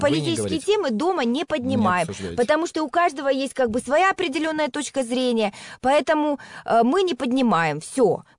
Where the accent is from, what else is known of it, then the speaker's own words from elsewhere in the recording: Kyiv, Ukraine; born there; я родилась в Киеве, я люблю этот город, я, если можно так сказать, чистокровная хохлушка